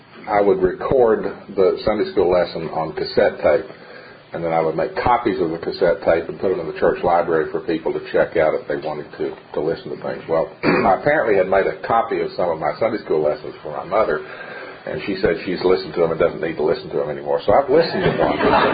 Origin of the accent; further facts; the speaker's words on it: Oak Ridge, Tennessee, United States; born there; I was born in Oak Ridge behind the fence. Dad was working on it.